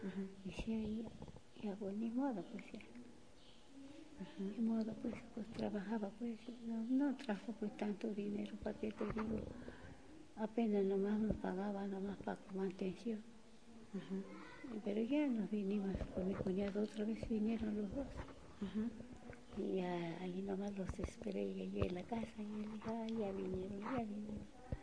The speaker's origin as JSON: {"language": "Spanish", "region": "Jalisco", "country": "Mexico", "tie": "born there", "said": "Yo, aquí."}